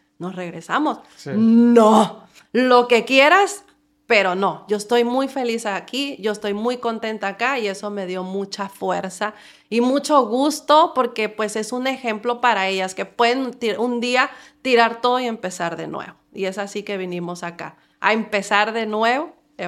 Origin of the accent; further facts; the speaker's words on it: Los Mochis, Sinaloa, Mexico; yo soy de Los Mochis, Sinaloa. Allá sí. hay playa, allá es caliente, allá sí.